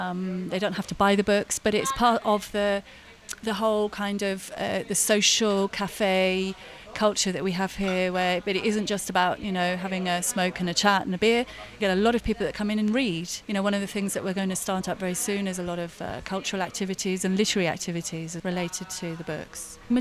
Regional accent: England, United Kingdom; now in Spain; I'm one of the two associates, business partners that we have here. And I'm English. I've been here 14 years.

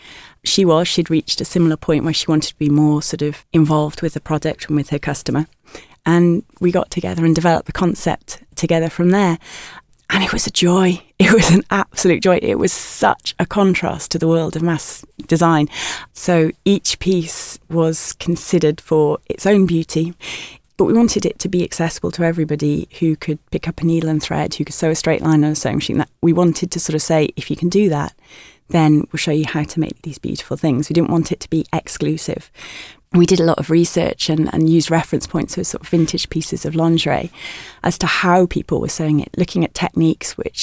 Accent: Wales, United Kingdom; When I was growing up in Wales, I lived very near a beautiful mountain called Skerrid Hill.

